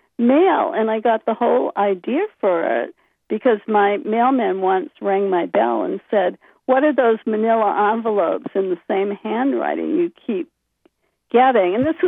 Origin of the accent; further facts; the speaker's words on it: Bangor, Maine, United States; I loved growing up in Maine, and I loved Bangor, and I loved knowing all these people walking downtown.